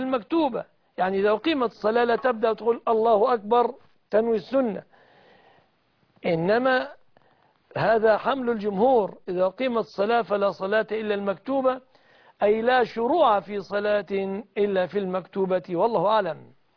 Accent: Egypt; بلادنا مصر

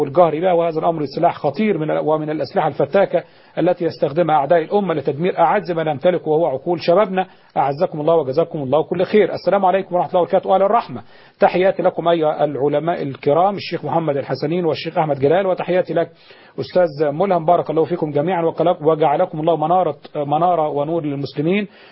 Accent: Alexandria, Alexandria Governorate, Egypt; من الإسكندرية

